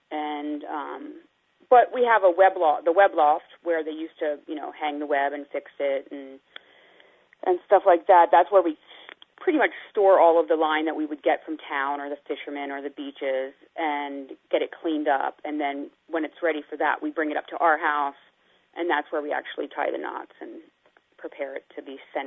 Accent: Pennsylvania, United States; I'm from Pennsylvania, so I don't understand fishing.

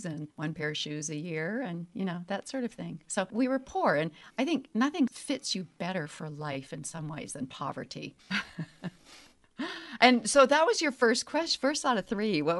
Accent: New Hampshire, United States; So, I grew up in New Hampshire. I grew up out in the woods. very rural settings.

